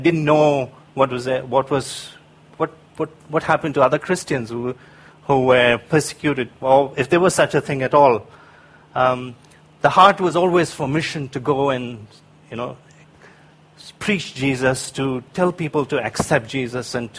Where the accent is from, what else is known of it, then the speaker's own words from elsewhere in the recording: Hyderabad, Telangana, India; I was born in India, in the south of India, in a place called Hyderabad. I grew up there, and during my teenage years, I became a Christian.